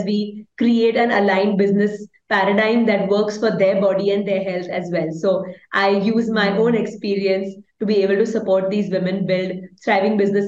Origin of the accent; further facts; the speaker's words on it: Mumbai, Maharashtra, India; from Mumbai, India.